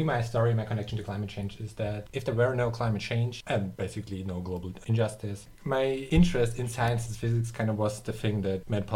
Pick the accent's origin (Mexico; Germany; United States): Germany; southern Germany; also born or lived in Moldova; I'm actually born in Moldova. I grew up in a farmyard, actually, in southern Germany, surrounded by, like, farm fields and a lot of monoculture forest.